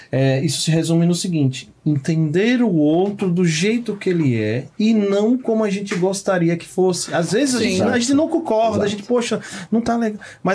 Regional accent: São Paulo, Brazil; Eu sou de Itaquera

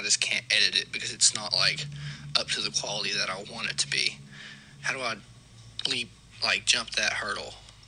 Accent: Tennessee, United States; I'm from Tennessee.

